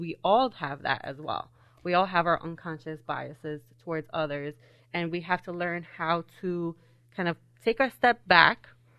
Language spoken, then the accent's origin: English; Colombia; disclose that I'm Colombian. So, for example, since I was a kid, every time that I'm like, oh, yeah, I was born in Colombia